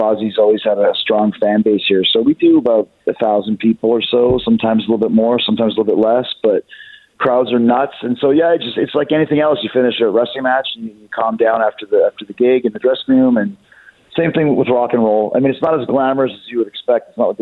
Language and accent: English; Winnipeg, Manitoba, Canada; I grew up in Winnipeg, Canada